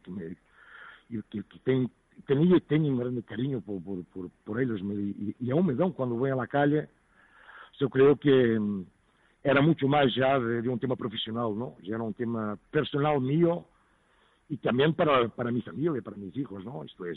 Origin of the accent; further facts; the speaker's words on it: Portugal; Spanish is a second language; Mira, como portugués, voy a Madrid, tengo lugar en Madrid